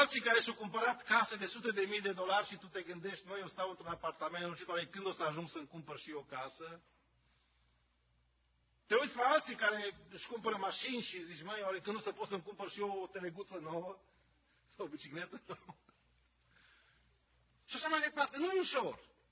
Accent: Romania; Nu, a spus, sunt din România. Oh, Ceaușescu, ia! Nu e ușoră viața printre străini, e greu să te acomodezi.

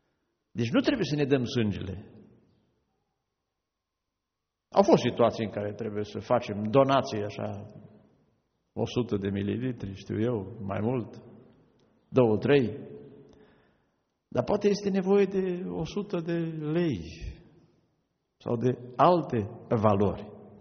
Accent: Romania; Eu sunt originar din Apuseni.

